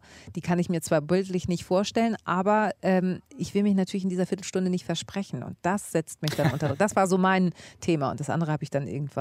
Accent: Hamburg, Germany; Meine Eltern sind beide Griechen, ich bin aber in Hamburg geboren.

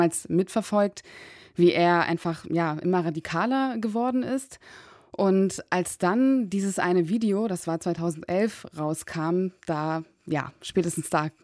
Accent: Berlin, Germany; Also ich komme selbst aus Berlin, ich habe auch sehr lange in Kreuzberg gewohnt, auch sehr in der Nähe

